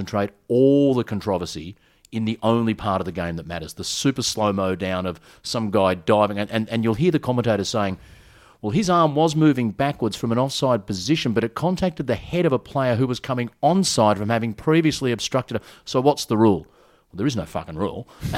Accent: Sydney, New South Wales, Australia; So I grew up in Sydney.

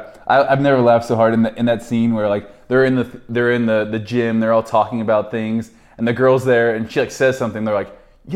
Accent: United States; now in Australia; Growing up in America compared to Australia

